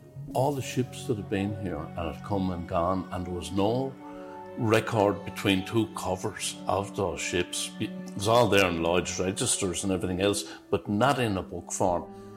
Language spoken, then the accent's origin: English; Arklow, Leinster, Ireland; also born or lived in Liverpool, United Kingdom; I was born here in Arklow and I spent all my life here, except for 5 years over in Liverpool in England.